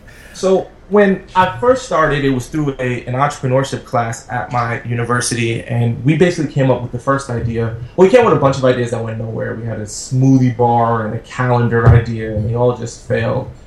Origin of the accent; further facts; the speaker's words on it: Brooklyn, New York, United States; And I grew up in Brooklyn, New York, in the projects, and I grew up in a predominantly African-American neighborhood